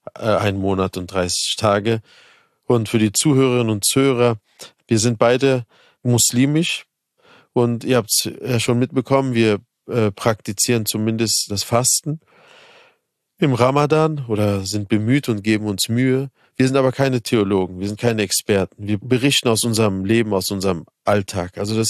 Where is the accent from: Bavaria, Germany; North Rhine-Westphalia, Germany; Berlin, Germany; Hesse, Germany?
Berlin, Germany; ich bin in Neukölln groß geworden und also die ganze Nachbarschaft war voller türkischer Kinder